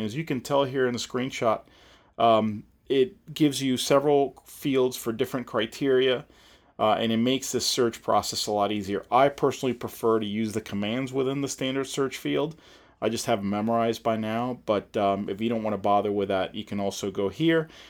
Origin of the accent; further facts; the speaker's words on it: Atlanta, Georgia, United States; a company called ChemTrack here in my hometown, the Atlanta area.